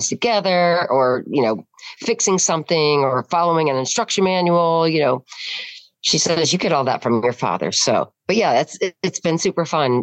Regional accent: Rockingham County, Virginia, United States; also born or lived in Waynesboro, Virginia; I was born in Waynesboro, Virginia. Okay. However, that was very short lived and have been raised majority of my life right here in Rockingham County.

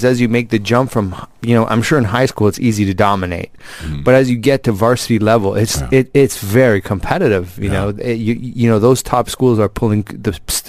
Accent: Canada; I'm Canadian

